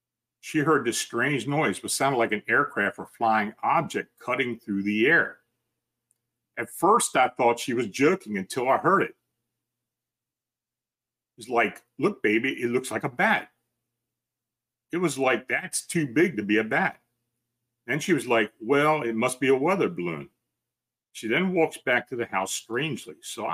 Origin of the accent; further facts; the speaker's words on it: Cherry Hill, New Jersey, United States; I'm from Cherry Hill, New Jersey